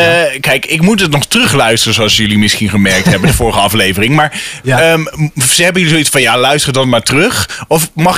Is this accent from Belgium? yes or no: no; Pekela, Groningen, Netherlands; Jongens, ik kom uit Pekela